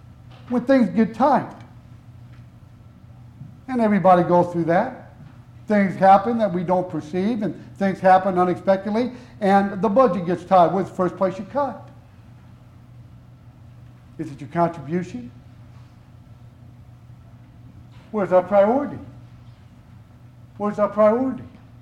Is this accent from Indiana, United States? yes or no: yes; Indiana, United States; I grew up right outside of Gary, Indiana